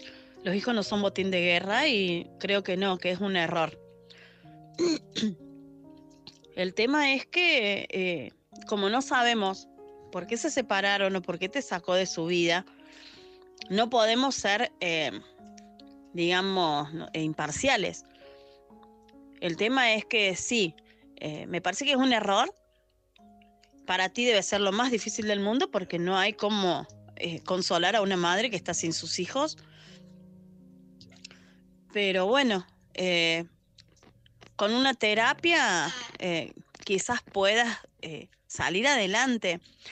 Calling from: Argentina; desde Argentina, no me acuerdo si lo había dicho o no.

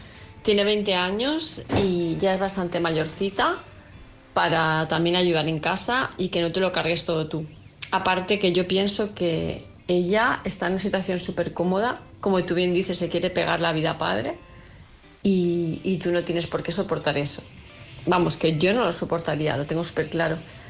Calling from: Palma, Balearic Islands, Spain; de Palma de Mallorca

